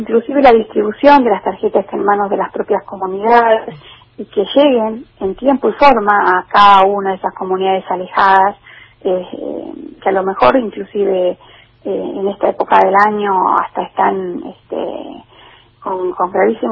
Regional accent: Argentina

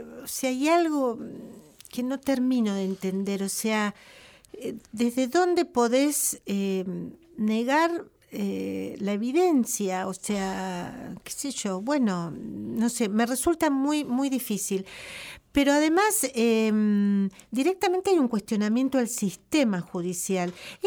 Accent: Argentina; el matete lo tenemos nosotros como argentinos

